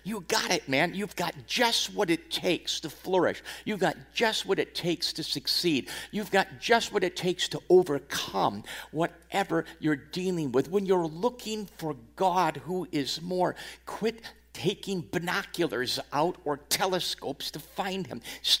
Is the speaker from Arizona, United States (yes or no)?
no; Niagara Falls, New York, United States; I was raised in Niagara Falls.